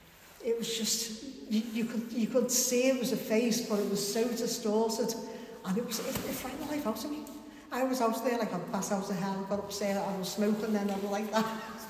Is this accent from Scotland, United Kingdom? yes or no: no; Liverpool, North West England, United Kingdom; I born and bred in Speke.